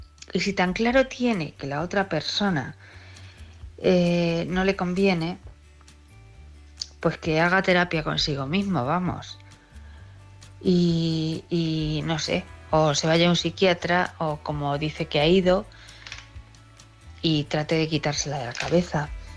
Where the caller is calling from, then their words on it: Ciudad Real, Castilla-La Mancha, Spain; de Ciudad Real.